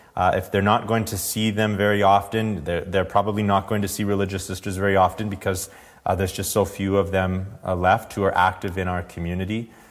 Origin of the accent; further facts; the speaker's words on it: Medicine Hat, Alberta, Canada; I know in my hometown of Medicine Hat, we were very blessed